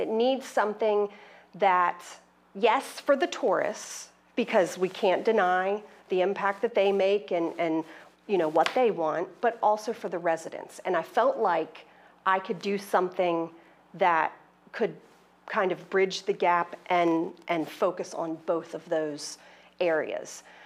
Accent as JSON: {"language": "English", "country": "United States", "tie": "born or raised there", "said": "So to back up a little bit, Troy and I grew up in Adams County."}